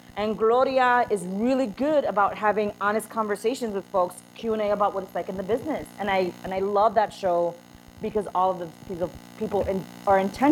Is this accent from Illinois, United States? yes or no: yes; Chicago, Illinois, United States; I'm from Chicago. I also love all things Chicago.